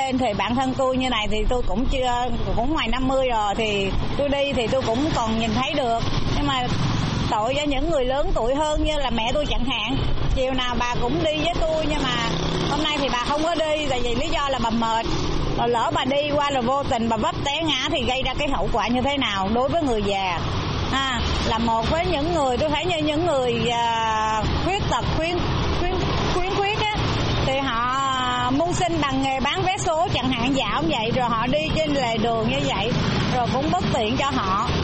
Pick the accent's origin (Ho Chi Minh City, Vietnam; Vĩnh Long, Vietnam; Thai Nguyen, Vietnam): Ho Chi Minh City, Vietnam; Saigon; Theo suy nghĩ của tôi á, thì tôi là người dân Sài Gòn.